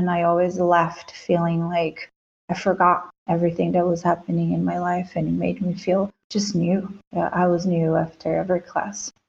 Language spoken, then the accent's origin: English; Brazil; my growing up in Brazil.